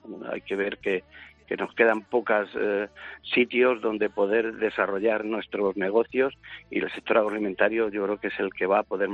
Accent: Castilla-La Mancha, Spain; Uf, en las viñas en La Mancha, en mi tierra y donde corresponde.

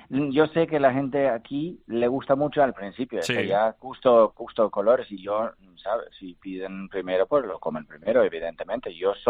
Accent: Denmark; como buen danés que soy

